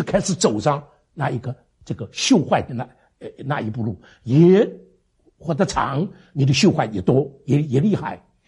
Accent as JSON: {"language": "Chinese", "region": "Shanghai", "country": "China", "said": "我常常讲，这个我们上海人最迷信了"}